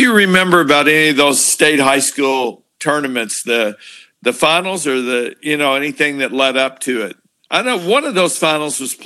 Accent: New Albany, United States; I'm being from New Albany, I was familiar with your age group

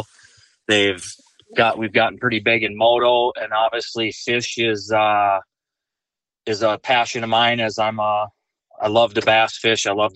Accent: Prior Lake, Minnesota, United States; Prior Lake, Minnesota.

